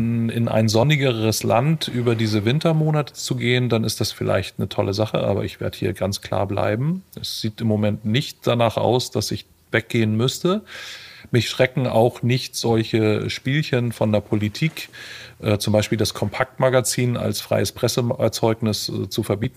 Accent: Hamburg, Germany; ich bin Hamburger Jung, ich bin hier geboren.

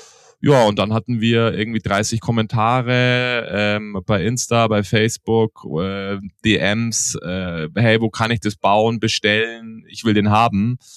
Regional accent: Veneto, Italy; German is a second language; als Italiener und nahe an Venedig liegend aufgewachsen bin.

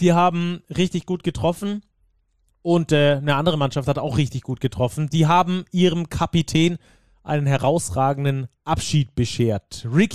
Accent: Oldenburg, Lower Saxony, Germany; also als Oldenburger wird mich das, glaube ich, noch viel fuchsiger machen

